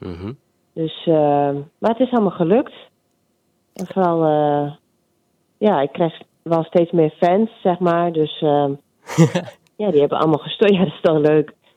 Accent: Dedemsvaart, Overijssel, Netherlands; Nee, ik ben opgegroeid in Dedemsvaart.

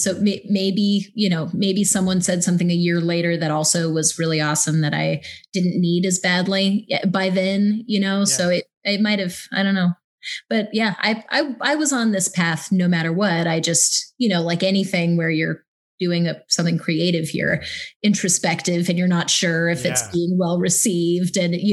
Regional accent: Midwest, United States; I'm from the Midwest and we just had a cow skull in my art class.

